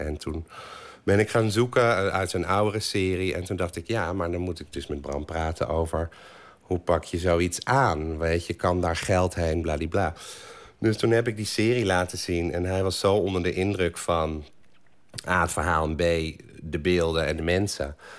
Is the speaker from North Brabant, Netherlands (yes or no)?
yes; North Brabant, Netherlands; now in Amsterdam, Netherlands; Maar ik ben geen oorspronkelijke Amsterdammer. Toen ik opgroeide in Brabant, toen had ik wel een beetje het only gay in the village gevoel